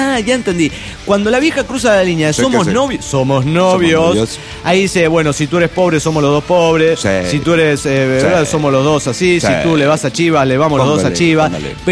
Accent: Mexico City, Mexico; del DF mexicano.

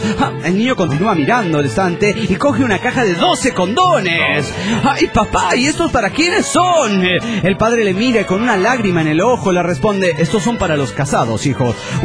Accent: Pasto, Nariño, Colombia; Hola, ¿qué tal? … de Pasto.

